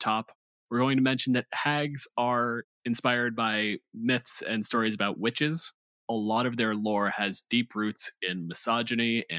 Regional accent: Canada; My pronouns are he, him. I'm a physicist from Canada.

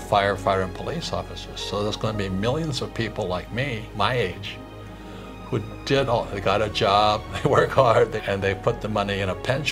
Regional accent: Hawaii, United States; You know, when I was 9 years old, growing up in Hawaii, I asked my rich dad to be my teacher

